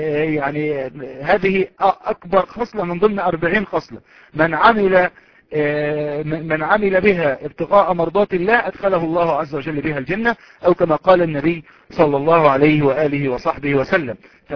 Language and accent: Arabic; Egypt; يعني مثلا نحن عندنا في مصر الان رغيف قدره 5 قروش